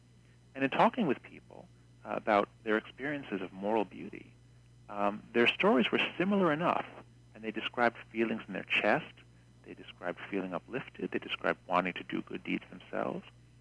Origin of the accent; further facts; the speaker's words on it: United States; So it's a whole new set of sensitivities that I, as an American, just didn't have.